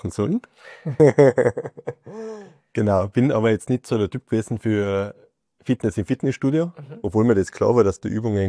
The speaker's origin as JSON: {"language": "German", "town": "Innsbruck", "region": "Tyrol", "country": "Austria", "said": "Ich komme aus Innsbruck. Das ist in Tirol in Österreich."}